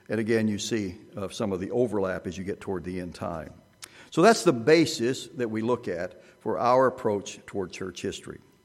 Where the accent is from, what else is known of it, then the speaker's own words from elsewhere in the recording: Arkansas, United States; My wife was from Georgia. I'm from Arkansas. I graduated from Ambassador College in Big Sandy. I was first serving in Atlanta.